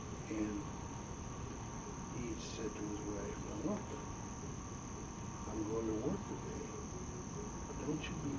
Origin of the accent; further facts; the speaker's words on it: Saginaw, Michigan, United States; And one of the funniest things growing up in Saginaw that I always remember